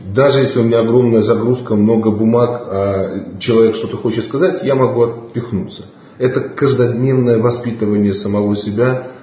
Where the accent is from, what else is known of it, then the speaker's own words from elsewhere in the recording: Belarus; Ну, мы белорусы.